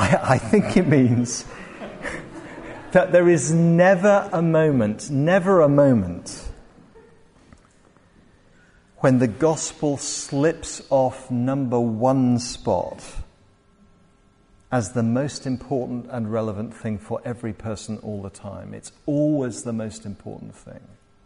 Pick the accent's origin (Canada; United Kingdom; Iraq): United Kingdom; Glasgow, Scotland; I come from Glasgow originally. My family's from Glasgow. I've got family members still in Glasgow, and they're associated with the Liberal Church of Scotland.